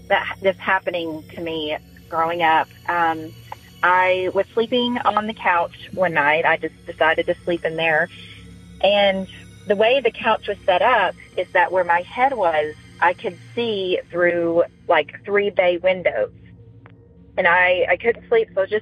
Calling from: Tennessee, United States; I'm calling from Tennessee.

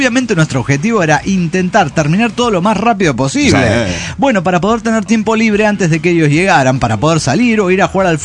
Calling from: Chihuahua, Mexico; de Chihuahua, México.

